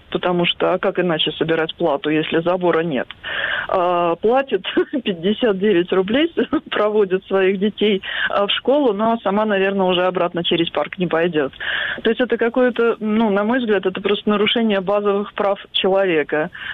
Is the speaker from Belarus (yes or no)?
no; Kaliningrad, Kaliningrad Oblast, Russia; в Калининграде, откуда я родом